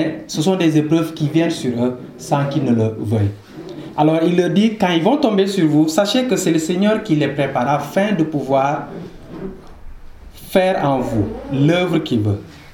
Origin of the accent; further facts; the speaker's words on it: Senegal; moved away as an adult; now in Canada; je suis originaire du Sénégal et ça fait 6 ans que je suis venu ici au Canada.